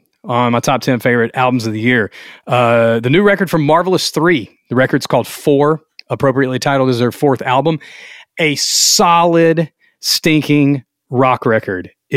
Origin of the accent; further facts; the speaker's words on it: Louisiana, United States; If you know me, I'm from Louisiana. I love Louisiana. I love all things Louisiana.